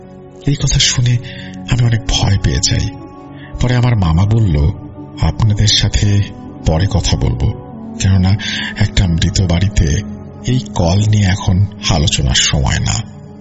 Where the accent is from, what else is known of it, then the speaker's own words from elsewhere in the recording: Brahmanbaria, Chittagong Division, Bangladesh; তো আমার গ্রামের বাড়ি ব্রাহ্মণবাড়িয়া এবং আমার সাথে এই ঘটনাটি ঘটে আমার গ্রামের বাড়িতেই।